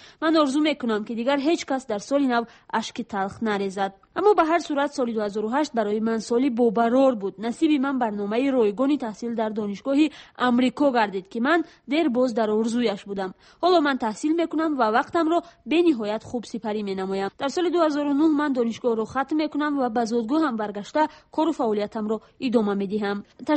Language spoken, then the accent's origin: Persian; Mumbai, Maharashtra, India; Persian is a second language; من از ممبای هندوستان هستم.